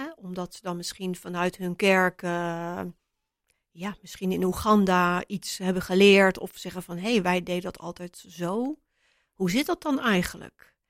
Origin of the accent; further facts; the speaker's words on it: Netherlands; hoe wij als Nederlanders reageren op onderwerpen